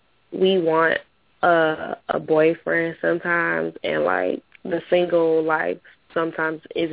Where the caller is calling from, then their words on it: Detroit, Michigan, United States; I'm calling from Detroit.